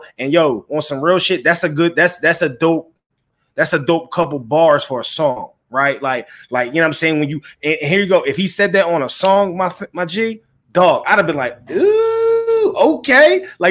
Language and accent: English; Philadelphia, Pennsylvania, United States; everybody knows I'm from Philly, right?